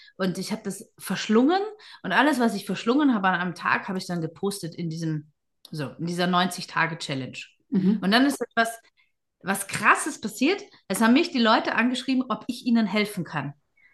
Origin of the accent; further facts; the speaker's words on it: Vienna, Austria; born there; ich bin gebürtige Wiener